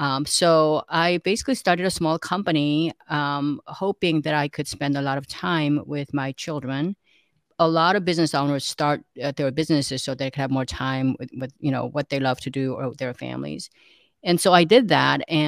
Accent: South Korea; now in United States; like Adam said, and I can just say that I grew up in South Korea. I came here as an immigrant. My parents came here

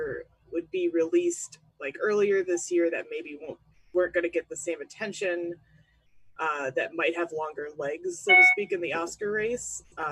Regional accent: Michigan, United States; used to be afraid of sharks in Lake Michigan, because we're from Michigan, and that's a big lake

